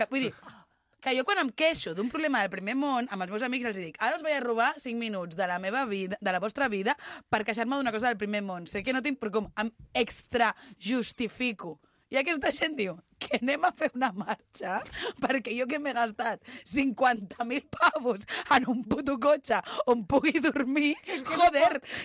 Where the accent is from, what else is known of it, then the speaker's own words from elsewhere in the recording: Catalonia, Spain; soc del Garraf